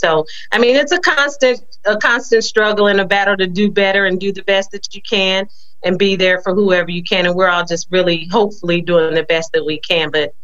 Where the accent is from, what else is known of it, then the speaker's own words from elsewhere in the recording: Peoria, Illinois, United States; Yes, sir, I am. I'm born and raised in Peoria. I went to Peoria Public Schools my entire life, Peoria District 150. This is my home.